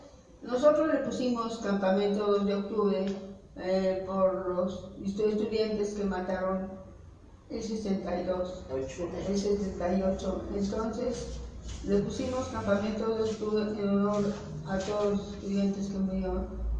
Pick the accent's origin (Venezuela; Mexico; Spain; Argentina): Mexico; Creo yo que como mexicanos tenemos derecho a una tierra donde vivir